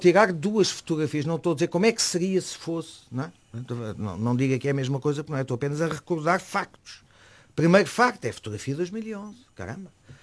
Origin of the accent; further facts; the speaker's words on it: Portugal; Não me interessa, como português, e depois do que passámos, um equilibrista.